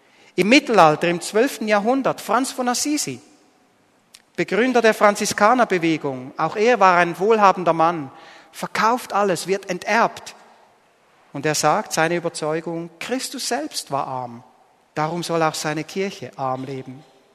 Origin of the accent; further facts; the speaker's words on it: Switzerland; Auch für uns als Schweizer gehören wir doch zu den reichsten Nationen der Welt.